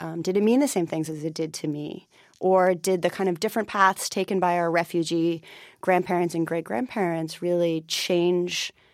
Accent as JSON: {"language": "English", "region": "Massachusetts", "country": "United States", "tie": "born or raised there", "said": "growing up in Massachusetts, I was fascinated by my fellow Armenians. I'm only half Armenian, and I grew up outside of the main community in Watertown."}